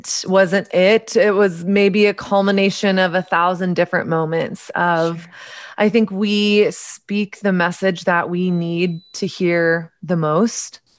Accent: Southern United States, United States; it's my story of growing up in Southern conservative Christian culture in the height of the purity movement.

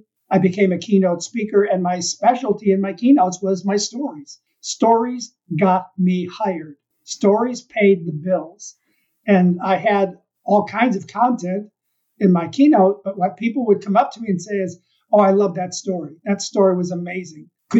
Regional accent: Chicago, Illinois, United States; I grew up in Chicago watching these wonderful Road to Zanzibar movies and all kinds of comedies and things.

